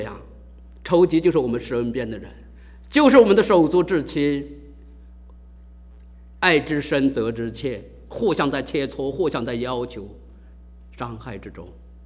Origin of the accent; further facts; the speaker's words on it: China; 我说妈妈是我中国人最认为是最爱的一种关系呀